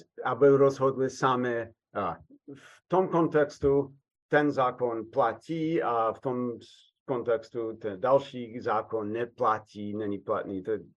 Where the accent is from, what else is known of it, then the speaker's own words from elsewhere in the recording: United States; To je pro mě, řeknu, důležité chování jako Američan, abych prostě přežil